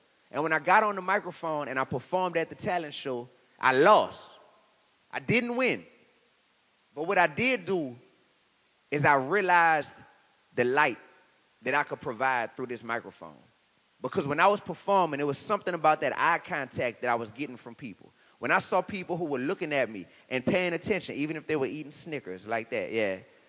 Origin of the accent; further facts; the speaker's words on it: New Orleans, Louisiana, United States; I'm a hip-hop artist. I'm from New Orleans, Louisiana. 504 in the building, definitely.